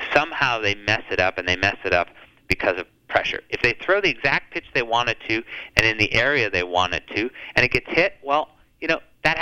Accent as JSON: {"language": "English", "region": "Massachusetts", "country": "United States", "tie": "born or raised there", "said": "I grew up in Massachusetts, you know, in the Larry Bird era."}